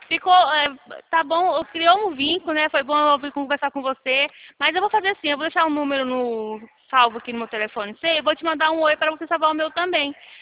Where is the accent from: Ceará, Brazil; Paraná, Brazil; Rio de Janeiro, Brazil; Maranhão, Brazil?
Ceará, Brazil; quando eu era criança, eu nasci lá no Ceará, né?